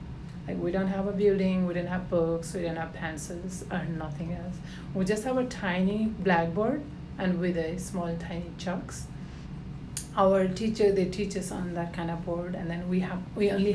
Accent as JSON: {"language": "English", "country": "Nepal", "tie": "born or raised there", "also_born_or_lived": "Bhutan", "moved": "yes", "lives_now": "United States", "said": "Originally, I was born in Bhutan. And I was 6 years old when we went to Nepal. I grew up in Nepal"}